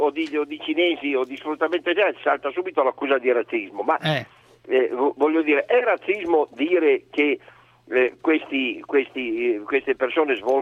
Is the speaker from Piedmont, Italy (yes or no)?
yes; Turin, Piedmont, Italy; io sono di Torino.